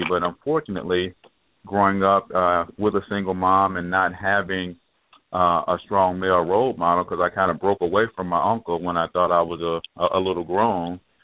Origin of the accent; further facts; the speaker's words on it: St. Louis, Missouri, United States; also born or lived in Tupelo, Mississippi; I was born in the South, in Tupelo, Mississippi. Same place … was born, even though Memphis likes to claim him. But I was raised here in St. Louis, Missouri from the age of 9